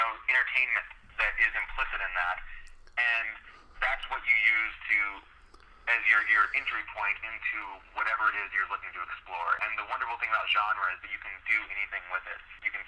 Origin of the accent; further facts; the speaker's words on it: the South, United States; have to deal with really strong issues of growing up in the South.